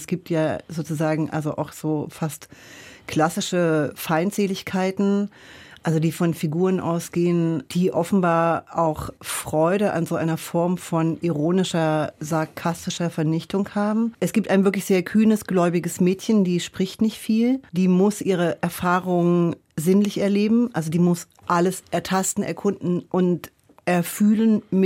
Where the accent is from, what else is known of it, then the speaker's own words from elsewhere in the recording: Nordhausen, Thuringia, Germany; Also ich bin aufgewachsen in Nordhausen und Nordhausen liegt direkt, oder das Dora, das ehemalige Lager Dora Mittelbau, liegt direkt neben dem Harz.